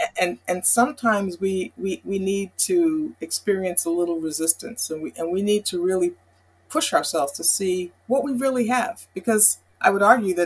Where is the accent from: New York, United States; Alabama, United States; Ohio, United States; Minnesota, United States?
New York, United States; Mount Vernon; also born or lived in White Plains, United States; I grew up in Mount Vernon, New York.